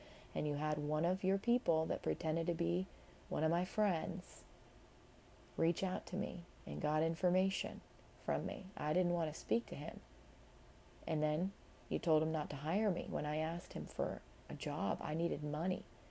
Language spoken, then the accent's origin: English; United States; born there; I know I am because I was born in America